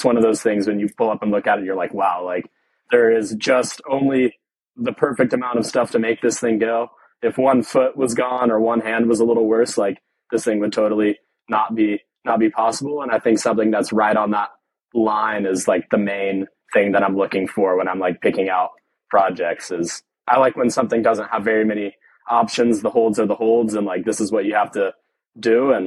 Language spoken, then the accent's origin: English; Suwanee, Georgia, United States; I grew up in Suwanee, Georgia, which is a suburb that's like 30 minutes north of Atlanta.